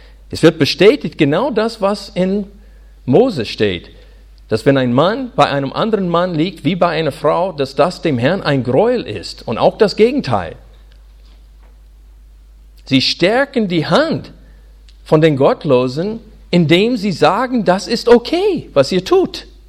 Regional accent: United States; German is a second language; now in Germany; Als Amerikaner war es für mich sehr überraschend, als ich nach Deutschland kam

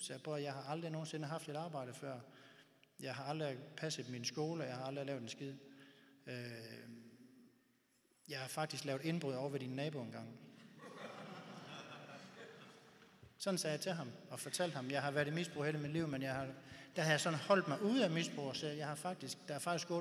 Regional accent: Horsens, Central Denmark Region, Denmark; jeg kommer fra Horsens, og vi boede i sådan en lille bondeby, lige lidt uden for Horsens.

